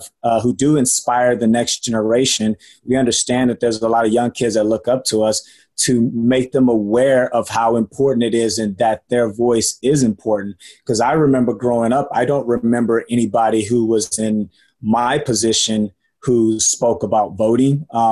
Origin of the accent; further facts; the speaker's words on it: Katy, Texas, United States; I'm from Katy, Texas.